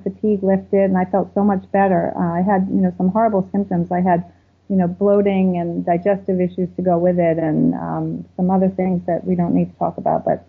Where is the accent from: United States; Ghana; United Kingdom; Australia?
United States; Connecticut; in Connecticut, which is my home state